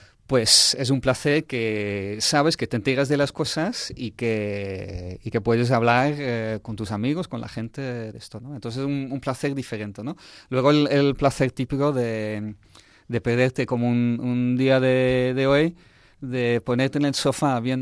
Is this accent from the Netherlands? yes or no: yes; Netherlands; Spanish is a second language; moved away as an adult; Hasta los 29 años, sí.